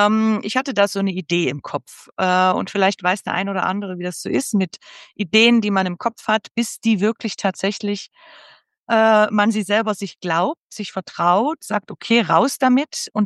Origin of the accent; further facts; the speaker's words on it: Tyrol, Austria; hier aus dem Ötztal. Wir sind ja alle aus Tirol.